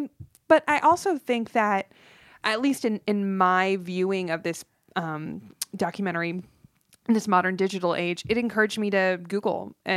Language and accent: English; North Hollywood, California, United States; I grew up in North Hollywood.